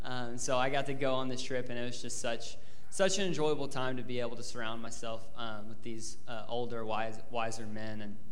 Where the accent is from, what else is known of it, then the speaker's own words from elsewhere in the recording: Norman, Oklahoma, United States; I am from Norman. I work in construction up there for a Christian construction company called Covenant Homes.